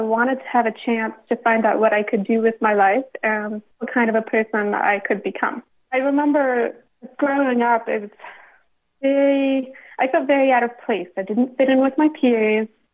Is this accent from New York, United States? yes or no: no; Salt Lake City, Utah, United States; in 2002, when the Olympics came to my hometown of Salt Lake City, Utah